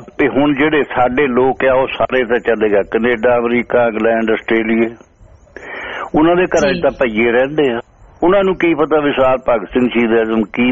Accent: Tahan, Punjab, India; now in Brisbane, Australia; ਤੇ ਮੈਂ ਮੇਰਾ ਪਿੰਡ ਉੱਥੇ ਟਾਹਾਂ ਹੈ ਜੀ

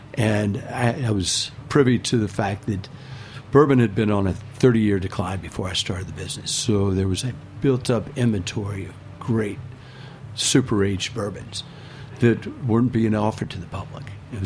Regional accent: Louisville, Kentucky, United States; So growing up in Louisville, you're surrounded by bourbon. It's kind of a way of life.

